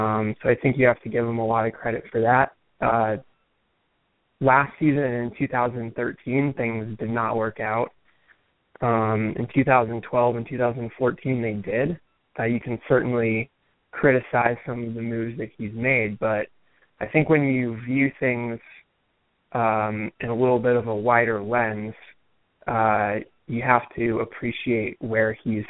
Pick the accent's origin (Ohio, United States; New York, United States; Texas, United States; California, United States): California, United States; Yeah, well, I'm from California, and I live here now, so I know all about both of those things.